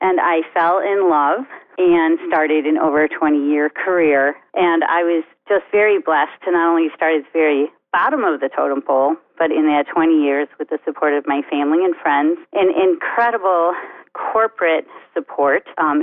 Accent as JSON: {"language": "English", "town": "Buffalo", "region": "New York", "country": "United States", "moved": "as an adult", "lives_now": "Indianapolis, United States", "said": "I am originally from Buffalo, New York. I married my childhood sweetheart, whom you know … And we were transplanted from the East Coast to Indianapolis, Indiana in 1982"}